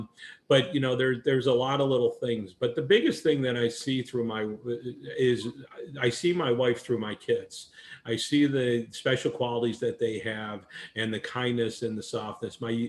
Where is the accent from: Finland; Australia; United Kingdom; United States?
United States; New York; I'm a transplant from New York down here